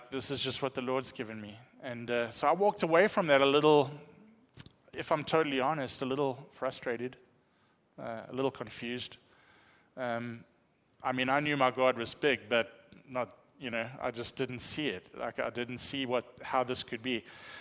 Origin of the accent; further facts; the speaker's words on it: South Africa; He's like, oh, you're South African. I said, yes.